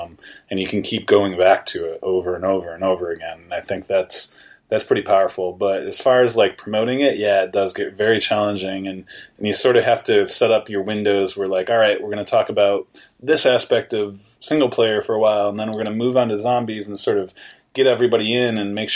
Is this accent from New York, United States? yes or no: yes; New York, United States; Personally, I'm native from New York State, and so I've always had an affinity since the Daryl Strawberry days for the Mets